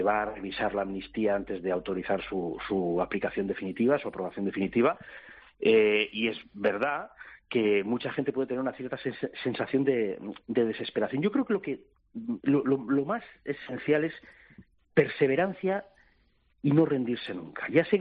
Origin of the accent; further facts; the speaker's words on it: Catalonia, Spain; Y yo, como se puede usted imaginar, como catalán, mi deseo, como le puede pasar a un valenciano, un asturiano, un gallego, es que mi comunidad autónoma esté lo mejor financiada posible